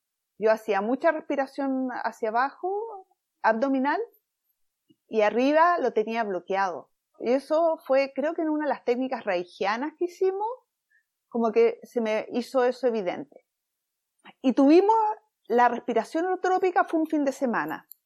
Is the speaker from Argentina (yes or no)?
no; Chile; yo soy chilena y estando en Chile, viviendo en Chile, en mis 20, pasando hacia los 30 más o menos